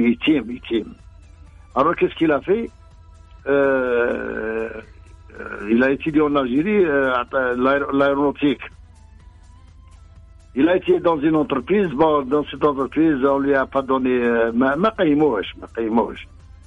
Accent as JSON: {"language": "French", "region": "Guadeloupe", "country": "France", "said": "parce que je suis de la Guadeloupe"}